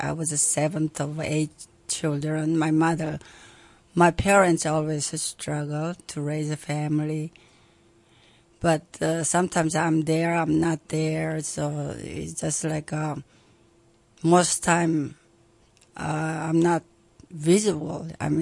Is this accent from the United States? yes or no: no; South Korea; also born or lived in Japan; Yes, I was born in Japan, and actually by Korean parents.